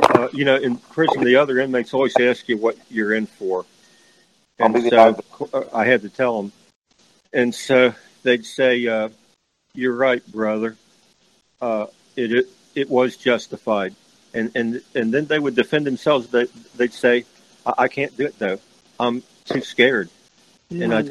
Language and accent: English; United States; I'm an American, you know, I believe in, our war for independence.